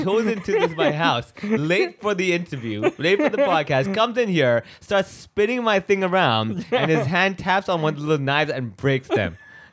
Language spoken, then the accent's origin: English; Hong Kong; now in Australia; growing up in Hong Kong my whole life, the Caucasian person has never been seen in a light that could be negative